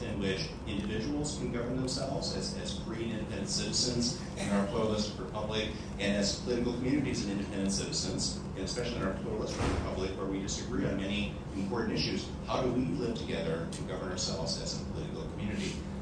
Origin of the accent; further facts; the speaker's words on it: United States; I grew up in the United States, we seem to be doing self-government pretty well